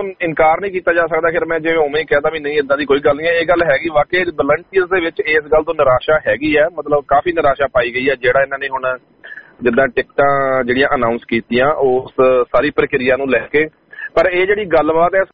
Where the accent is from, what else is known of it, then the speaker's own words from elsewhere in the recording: Punjab, India; ਤੁਸੀਂ ਵੀ ਪੰਜਾਬੀ ਹੋ, ਮੈਂ ਵੀ ਪੰਜਾਬੀ ਹਾਂ